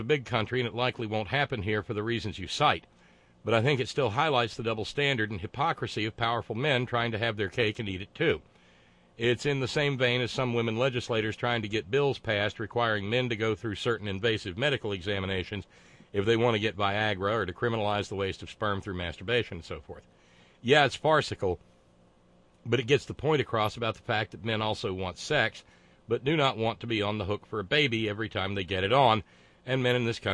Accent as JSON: {"language": "English", "region": "the South", "country": "United States", "tie": "born or raised there", "said": "And also the fact that I was born and raised in the South"}